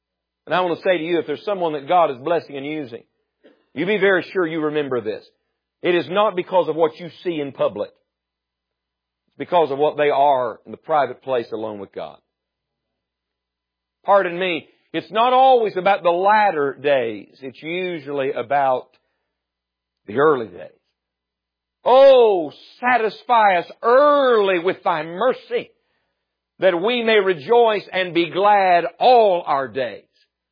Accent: West Virginia, United States; I'm from West Virginia, and she's a Yankee from Michigan, and we met in Bible college.

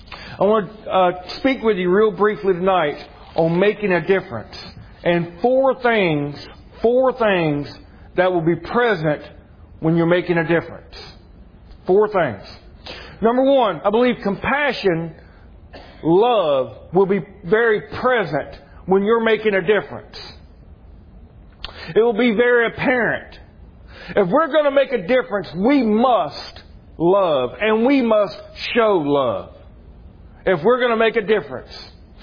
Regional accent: Georgia, United States; accent: South Georgia English; Hey, I'm from Georgia. I speak South Georgia English. That's all I can do. My second language is English. My first is South Georgia English.

